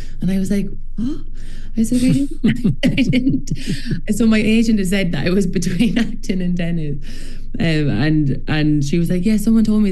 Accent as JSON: {"language": "English", "country": "Ireland", "said": "it's like in our DNA as Irish people and as storytellers."}